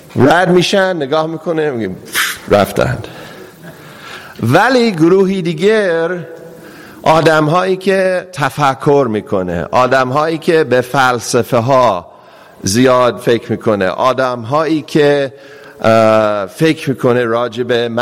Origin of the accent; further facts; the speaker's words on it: Atlanta, Georgia, United States; Persian is a second language; در آتلانتا، شهر خودم